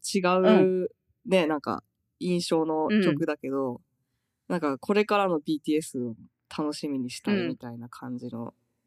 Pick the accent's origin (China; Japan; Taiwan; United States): United States; そもそもアメリカに住んでて、うん、アメリカ育ちで